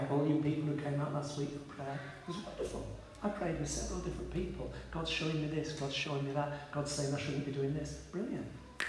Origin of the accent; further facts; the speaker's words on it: Manchester, North West England, United Kingdom; I'm from Manchester, so I'm all right.